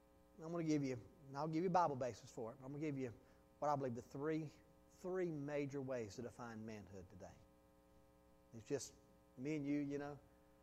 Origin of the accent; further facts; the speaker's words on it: Goldsboro, North Carolina, United States; I was raised in Goldsboro.